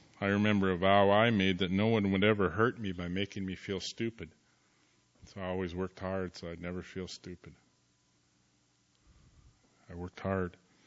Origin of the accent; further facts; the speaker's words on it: Canada; I grew up hating who God had made me. I hated being an Indian. I hated being First Nations.